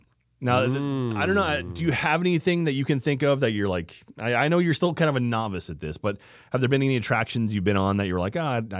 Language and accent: English; South Island, New Zealand; As a New Zealander at the bottom of the South Island, I feel a little theme park deprived.